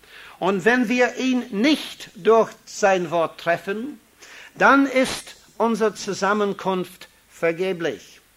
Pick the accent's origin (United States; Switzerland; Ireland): Ireland; German is a second language; Zunächst einmal, ich stamme aus Irland.